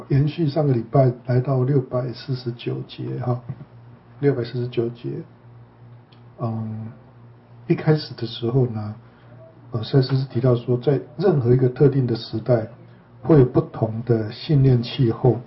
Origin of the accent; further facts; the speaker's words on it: China; 比如说我们身为中国人，对不对？那我们有很多中国人的传统跟习俗啊